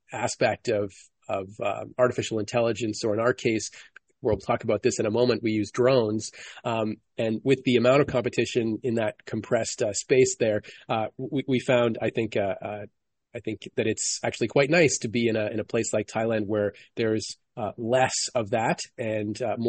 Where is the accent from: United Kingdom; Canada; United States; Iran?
Canada; now in Asia; So as you may hear from my voice, I'm Canadian or from North America, but I'm Canadian.